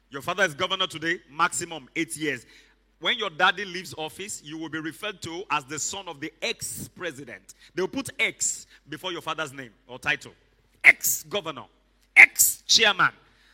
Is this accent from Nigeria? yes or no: yes; Nigeria; Like some people look at us Nigerians, and they cannot separate being Nigerian from being a scammer. So they misjudge us, even those of us that are good people. Nigeria is a good country.